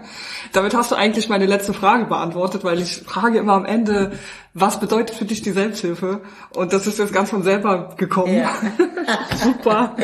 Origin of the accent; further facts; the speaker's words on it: Germany; also born or lived in Switzerland; Also ich habe mal ein Jahr in der Schweiz gewohnt und da bist du so als Deutsche jetzt auch nicht so beliebt.